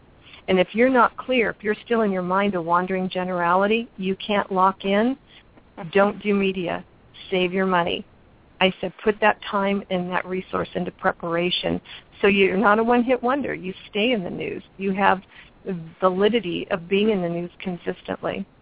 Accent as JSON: {"language": "English", "region": "New York", "country": "United States", "said": "St. Patty's Day in New York is a big thing. And I'm a New Yorker originally, so it's a big thing."}